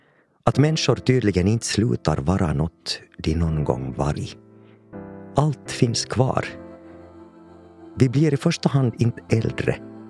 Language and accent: Swedish; Finland; Inte så där som när det är stor rea hemma i Finland.